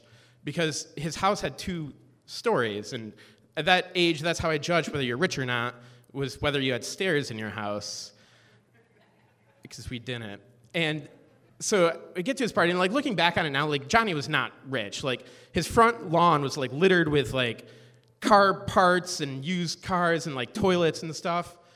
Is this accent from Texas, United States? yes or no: no; Camden, New York, United States; also born or lived in Rome, New York; I was born in Rome, New York, which is in New York, as you know. I lived in a trailer park when I was in Rome, and then when we were six, my parents decided to move to Camden, New York.